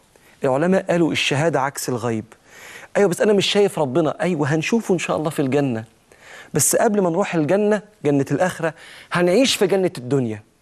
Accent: Egypt; جزء منه كان في بلدنا مصر

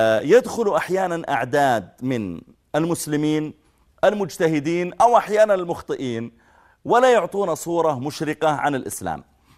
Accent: Saudi Arabia; قلت والله أنا I'm from Saudi Arabia.

